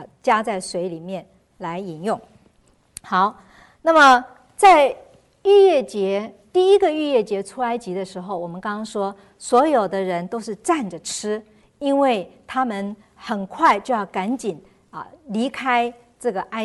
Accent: Taiwan; 就好像我们小时候在台湾的时候，那时候很多人家自己养鸡

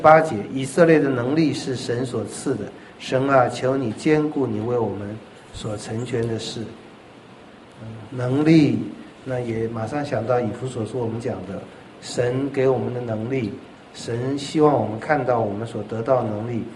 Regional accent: Taiwan; 尤其我们台湾人很喜欢凑热闹赶时髦

